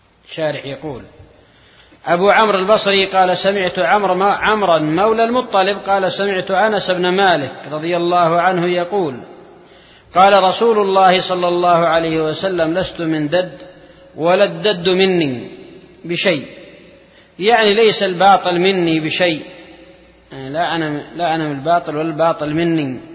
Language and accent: Arabic; Yemen; عندنا في اليمن هذا موجود